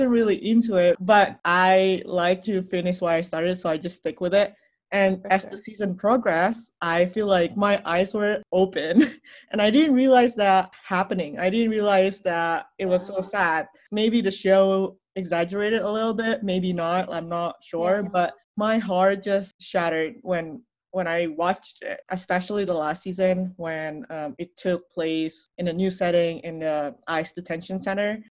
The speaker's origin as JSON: {"language": "English", "country": "Indonesia", "tie": "born or raised there", "said": "So I grew up in Indonesia. I lived there for 17 years and poverty was pretty much all around."}